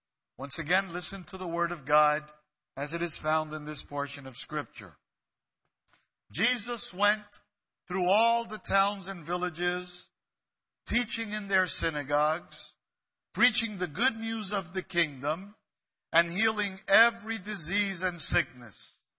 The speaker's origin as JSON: {"language": "English", "town": "New York City", "region": "New York", "country": "United States", "said": "I'm originally from New York City. I am a first generation born in this country. My parents were from the island of Puerto Rico"}